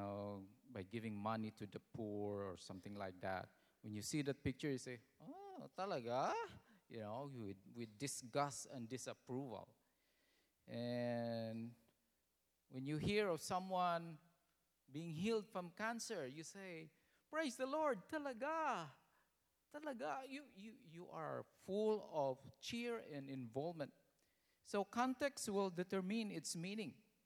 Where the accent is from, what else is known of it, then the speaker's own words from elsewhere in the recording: United States; from the U.S.